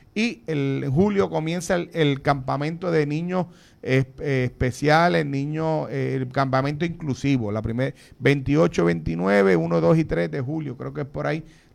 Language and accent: Spanish; Brooklyn, New York, United States; Yo soy de allá, yo nací en Brooklyn.